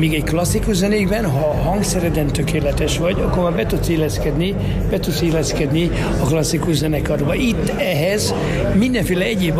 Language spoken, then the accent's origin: Hungarian; Budapest, Hungary; Nagyon öreg legény vagyok. 8 kerületben nőttem föl. 8 kerületben éltem a 70-es években, 80-es években.